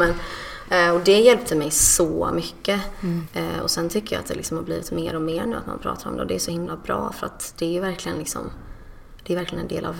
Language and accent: Swedish; Norrköping, Östergötland, Sweden; born there; Jag är född i Norrköping.